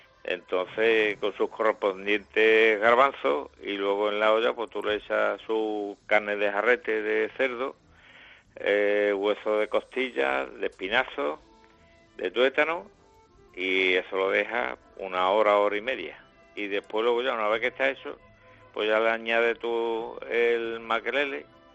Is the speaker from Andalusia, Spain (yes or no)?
yes; Aroche, Andalusia, Spain; porque yo soy de Aroche, de Huelva.